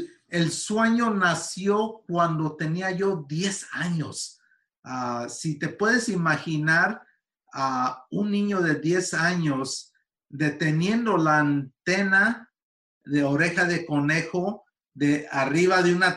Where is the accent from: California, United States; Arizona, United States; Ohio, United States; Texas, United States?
California, United States; born there; la única razón que nací yo aquí en Estados Unidos, en California, fue porque nací en tiempos de las cosechas